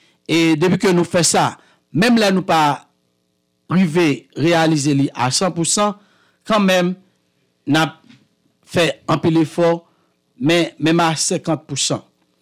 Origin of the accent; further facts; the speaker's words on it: Haiti; moved away; nous y est en tant que haïtien qui a vivre en dehors pays